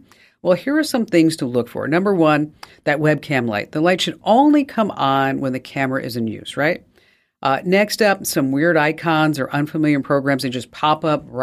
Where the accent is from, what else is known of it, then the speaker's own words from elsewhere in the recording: New York, United States; accent: New York; That was my New York accent coming out.